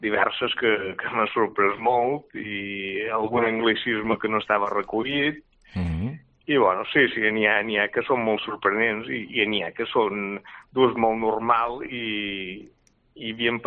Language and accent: Catalan; Ciutadella, Balearic Islands, Spain; jo, evidentment, som de Ciutadella i conec més a la banda de Ponent perquè la dona és de Ferreries i conec més aquests dos pobles